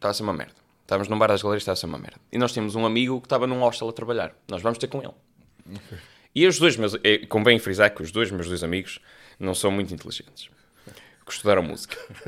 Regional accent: Portugal; E eu sou português, estava a brincar.

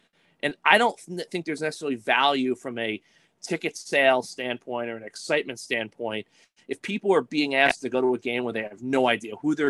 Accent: New Jersey, United States; You know, I grew up in Morris County. I've been to Wawa maybe like 5 or 6 times in my life

